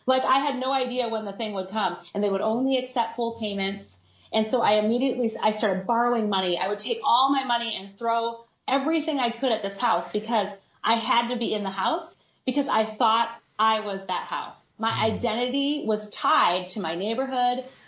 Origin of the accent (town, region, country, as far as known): Des Moines, Iowa, United States